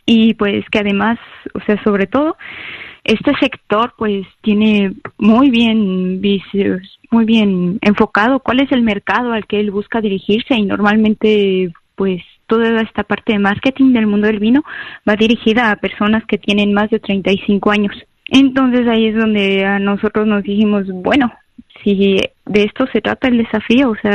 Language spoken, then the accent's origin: Spanish; Mexico; moved away as an adult; now in France; soy mexicana, hace 8 años que vivo en Francia